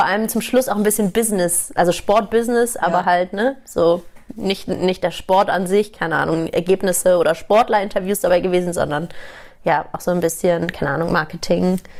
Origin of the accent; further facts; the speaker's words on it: Hamburg, Germany; born there; now in Munich, Germany; 29 Jahre, gebürtige Hamburgerin, seit 10 Jahren jetzt aber schon in München.